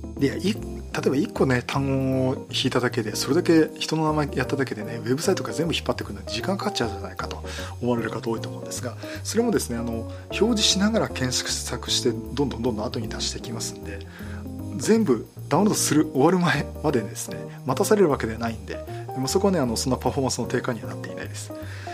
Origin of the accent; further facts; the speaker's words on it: Yokohama, Kanagawa, Japan; これ私地元の横浜なんで